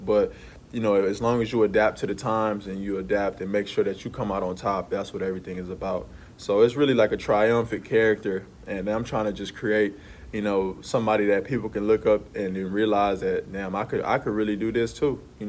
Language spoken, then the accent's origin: English; New Orleans, Louisiana, United States; Man, I'm from New Orleans. So, you know, New Orleans has a culture about it that's smooth, jazz, French-esque.